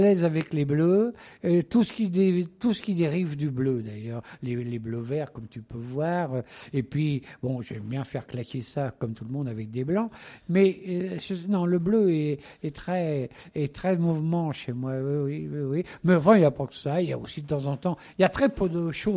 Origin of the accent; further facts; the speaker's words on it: Dieppe, Normandy, France; Parce que je suis normand avant tout. Oui. Moi, je peins d'après ce que j'ai vécu étant jeune. Je suis à l'aise dans les gris, dans les bleus. Moi, j'ai passé ma jeunesse à Dieppe